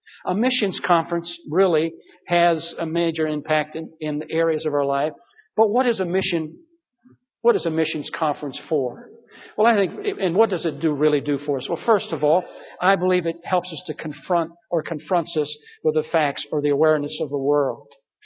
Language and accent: English; Michigan, United States; I do not have compassion for Michigan, even though this is my home state.